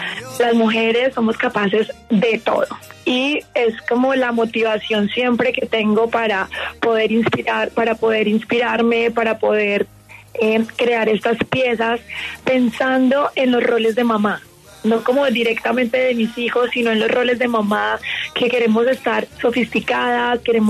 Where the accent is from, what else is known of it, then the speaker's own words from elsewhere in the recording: Chocó, Colombia; un oro chocoano que queremos como engalanar toda esta región de donde vengo.